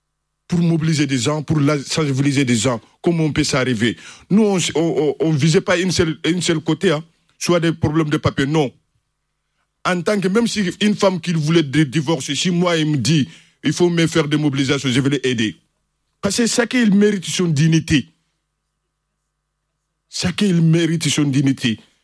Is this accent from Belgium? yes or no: no; Mali; French is a second language; now in Spain; Je suis malien. J'ai parti à Dakar. J'ai fait un an là-bas pour chercher des cartes et visas.